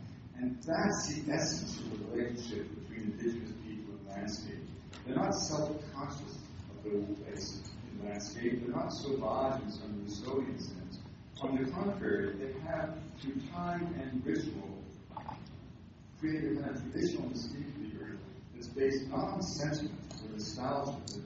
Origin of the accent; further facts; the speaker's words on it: British Columbia, Canada; I was raised in British Columbia to believe our forests existed to be cut.